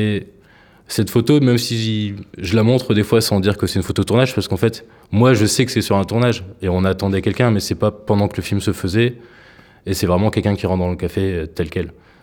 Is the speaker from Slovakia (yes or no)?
no; Lille, Hauts-de-France, France; Parce que je viens de Lille